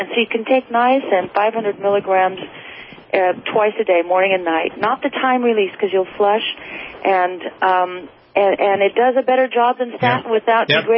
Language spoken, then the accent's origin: English; Ireland; Actually, I write, you know, because I'm Irish, and we Irish either drink or write.